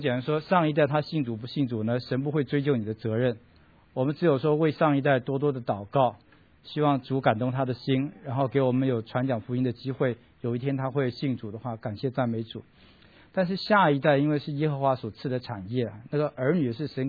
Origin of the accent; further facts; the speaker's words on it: China; 跟我们中国人有点像，因为我们从那个背景出来的话